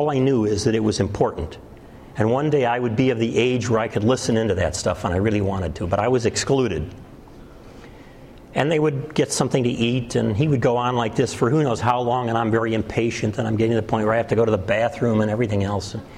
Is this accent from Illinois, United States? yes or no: yes; Chicago, Illinois, United States; I grew up in the Chicago area, and on the northwest side near O'Hare Airport where I grew up